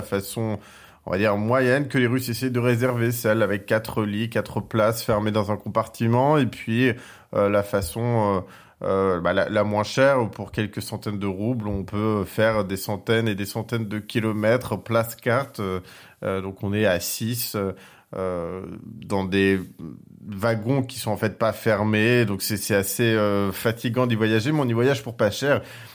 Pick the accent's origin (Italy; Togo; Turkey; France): France; je leur dis directement que je suis français